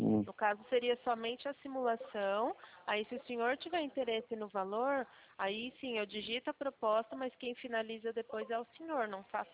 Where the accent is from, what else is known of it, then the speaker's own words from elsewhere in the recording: Itu, São Paulo, Brazil; Então, nós somos aqui de Itu.